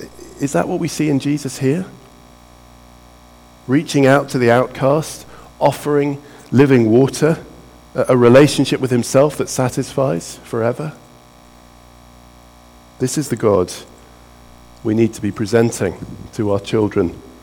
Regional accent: West Midlands, United Kingdom; I grew up near the Malvern Hills, and I love the Malvern Hills

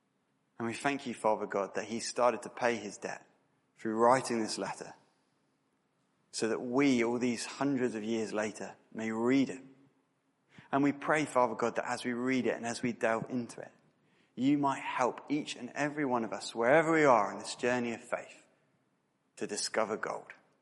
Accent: Royal Tunbridge Wells, South East England, United Kingdom; I was born and raised in Royal Tunbridge Wells to a Christian family.

